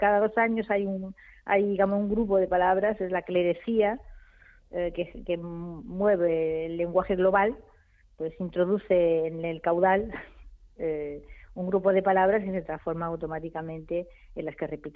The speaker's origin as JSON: {"language": "Spanish", "town": "El Borge", "region": "Andalusia", "country": "Spain", "tie": "born or raised there", "said": "Mi pueblo, el Borges."}